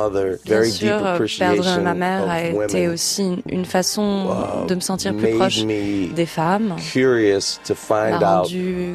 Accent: New Orleans, Louisiana, United States; en grandissant à la Nouvelle-Orléans, il y avait de la musique partout, dans toutes les maisons, à tous les coins de rue.

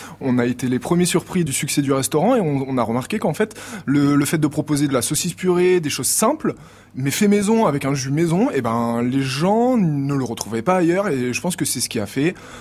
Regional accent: Nice, Provence-Alpes-Côte d'Azur, France; et je suis niçois, j'ai fait l'école hôtelière à Nice, et j'ai 24 ans

